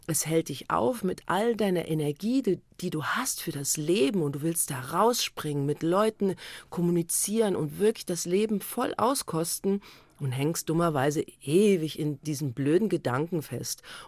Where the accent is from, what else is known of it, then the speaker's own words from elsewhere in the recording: Kassel, Hesse, Germany; Und wenn Leute dann fragen, woher kommst du? Und du sagst, du kommst aus Kassel